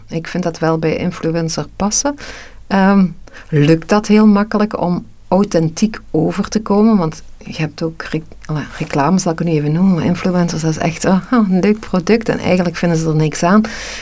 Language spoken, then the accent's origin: Dutch; Belgium; Hoe staan wij als Belgen eigenlijk ten opzichte van andere landen?